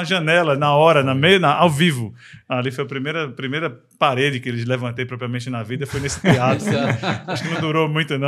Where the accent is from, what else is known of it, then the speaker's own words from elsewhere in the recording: Petrolina, Pernambuco, Brazil; born there; nasci numa cidade do interior de Pernambuco, Petrolina.